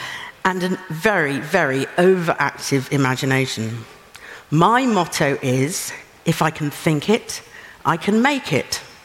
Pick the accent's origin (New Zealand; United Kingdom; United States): United Kingdom; Manchester, North West England; So, hello … I'm from Manchester.